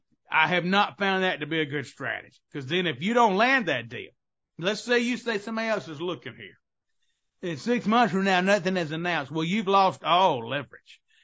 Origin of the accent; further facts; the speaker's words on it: Southern United States, United States; accent: Southern; I'm Southern, as you can tell from my accent if you've never heard me before. I'm always going to be Southern.